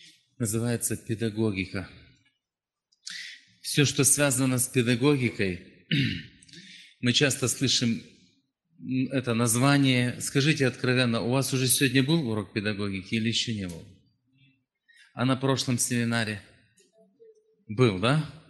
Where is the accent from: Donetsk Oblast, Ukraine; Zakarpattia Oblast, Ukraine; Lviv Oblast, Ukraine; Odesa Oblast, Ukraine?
Zakarpattia Oblast, Ukraine; Я приехал к вам из Закарпатия. Это западная часть Украины.